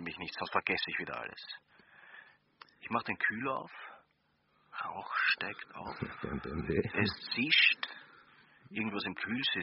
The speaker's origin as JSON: {"language": "German", "region": "Vienna", "country": "Austria"}